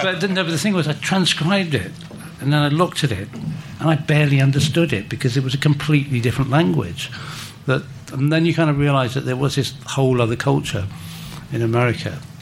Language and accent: English; London, United Kingdom; I was from South London